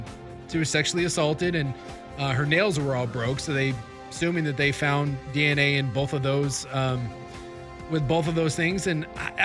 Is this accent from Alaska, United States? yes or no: yes; Anchorage, Alaska, United States; born there; By the way, this was the year I was born in Anchorage.